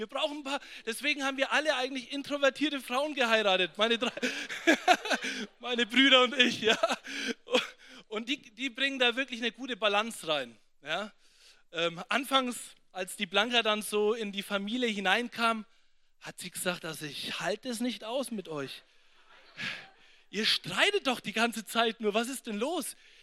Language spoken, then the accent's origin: German; Nuremberg, Bavaria, Germany; ich bin ein Franke. Ja, ich bin in Nürnberg aufgewachsen, in der Südstadt in Nürnberg.